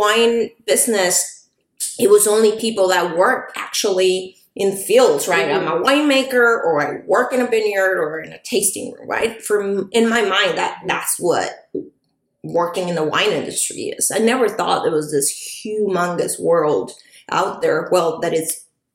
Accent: Mexicali, Baja California, Mexico; English is a second language; moved away as an adult; now in San Diego, United States; Yes, I'm from Mexicali, Baja California, which is 2 hours away from here, San Diego, where we are. I've been living in San Diego for around almost

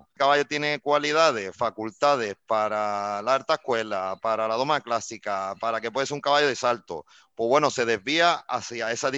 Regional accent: Dos Hermanas, Andalusia, Spain; me fui al hipódromo de mi pueblo, de Dos Hermanas.

